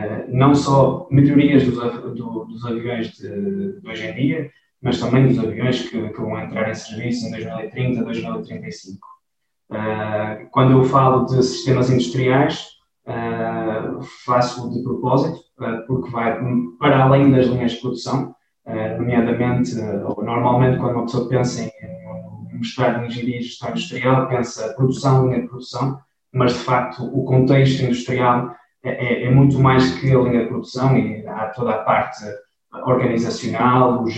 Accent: Braga, Norte, Portugal; o meu percurso começou em Braga, porque sou natural de Braga, então fiz todos os meus estudos em Braga

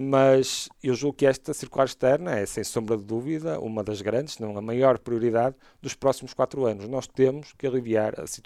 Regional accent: Braga, Portugal; Eu sou bracarense como os outros

